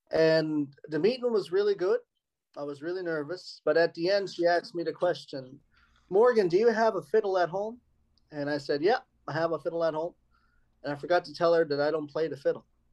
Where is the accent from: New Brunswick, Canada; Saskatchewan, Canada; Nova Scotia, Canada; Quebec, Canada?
Nova Scotia, Canada; Cape Breton; I'm 23 years old, and I'm from Cape Breton, Nova Scotia. It's on the east coast of Canada, right next door to Newfoundland.